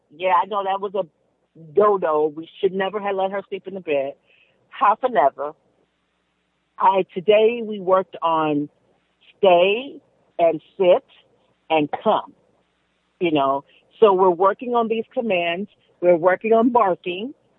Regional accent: California, United States; We're from California.

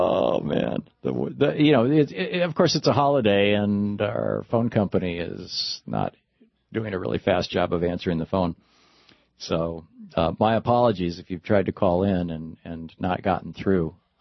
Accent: Michigan, United States; I mean, I grew up in Michigan, so we were told this constantly.

